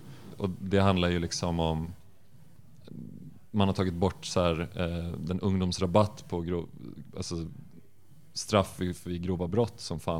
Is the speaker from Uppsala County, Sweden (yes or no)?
yes; Uppsala, Uppsala County, Sweden; Nu i min hemstad Uppsala